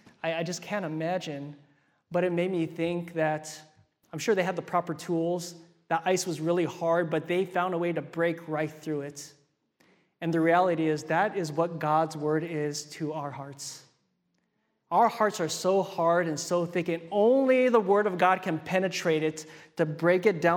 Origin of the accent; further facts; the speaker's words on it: Hawaii, United States; also born or lived in Arizona / Wisconsin; I did my seminary in Wisconsin, which is a huge contrast from growing up in Hawaii and then going doing my undergrad in the desert in Arizona